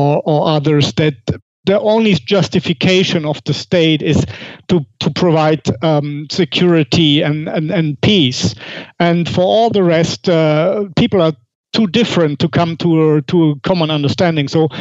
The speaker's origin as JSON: {"language": "English", "country": "Germany", "moved": "as an adult", "lives_now": "Monaco", "said": "I'm originally from Germany, but I left the country 4 years ago, and I'm now living in Monaco, the second smallest country in the world."}